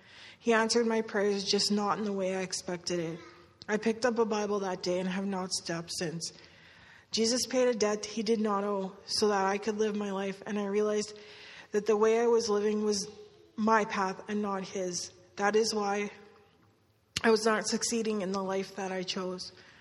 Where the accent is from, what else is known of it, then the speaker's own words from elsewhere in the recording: Medicine Hat, Alberta, Canada; I'm 29 years old. I'm from Medicine, Alberta. I'm one of seven kids in my family.